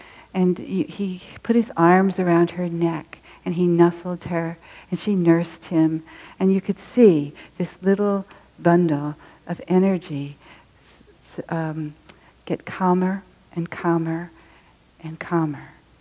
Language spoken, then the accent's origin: English; San Francisco, California, United States; I grew up in the Haight-Ashbury